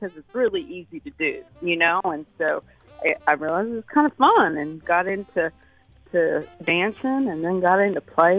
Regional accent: Mesquite, Texas, United States; moved away as an adult; now in Pittsburgh, United States; I grew up just outside Dallas in Mesquite, Texas.

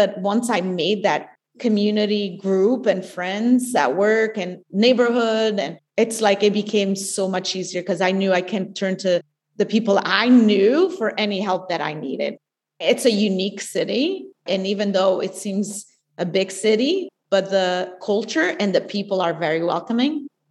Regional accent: Azores, Portugal; I was born and raised in the Azores. It's a group of islands that are Portuguese, very organic and sustainable, and it's all volcanic

